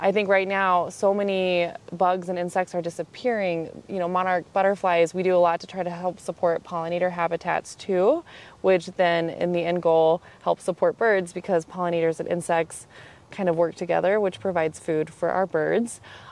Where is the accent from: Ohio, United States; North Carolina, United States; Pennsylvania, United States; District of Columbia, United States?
Ohio, United States; Dayton; also born or lived in Cincinnati, United States; I grew up in Dayton, Ohio.